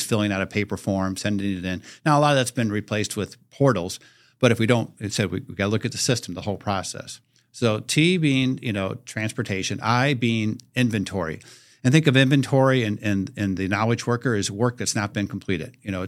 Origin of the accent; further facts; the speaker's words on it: Midwest, United States; I come from the Midwest.